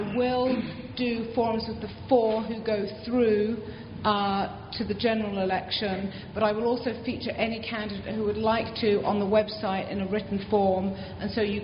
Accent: United Kingdom; accent: British; now in Buffalo, United States; but I've been in Buffalo 20 years, but I am told that my British accent remains pretty strong.

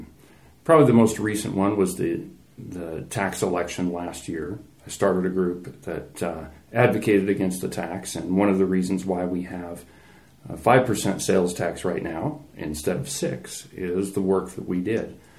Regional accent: Buffalo, New York, United States; also born or lived in Laramie; I grew up in Buffalo. I was actually born in Laramie, but that was only because my parents were going to college there. And so I think when I was three, we moved back to Buffalo, and I pretty much lived here my entire life

